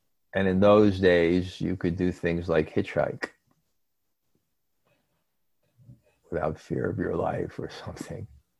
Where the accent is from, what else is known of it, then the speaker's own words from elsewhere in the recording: New York, United States; And I'm joking, but not joking, because I'm from New York.